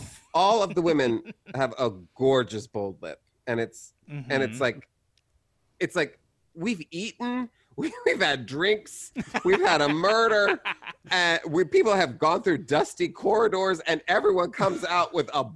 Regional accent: Texas, United States; because I was from Texas

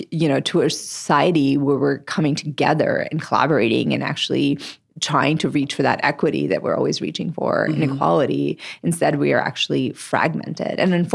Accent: Maharashtra, India; first language Marathi; English is a second language; Mumbai is, you know, what you call it in Marathi, and that was my first language.

